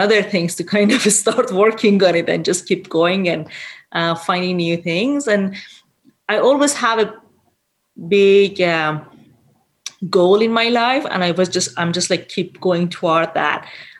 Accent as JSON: {"language": "English", "country": "Iran", "tie": "born or raised there", "second_language": "English", "moved": "as an adult", "lives_now": "Canada", "said": "So I raised and born and raised in Iran, and I became mining engineer"}